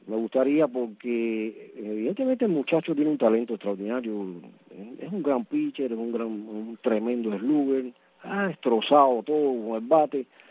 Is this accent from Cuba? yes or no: yes; Cuba; el béisbol es mi pasión, como cubano y como un gran admirador de la pelota cubana desde antaño